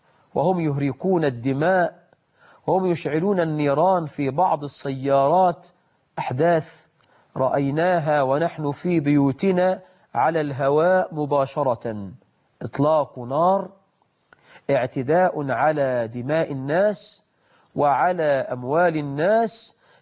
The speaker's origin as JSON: {"language": "Arabic", "country": "Egypt"}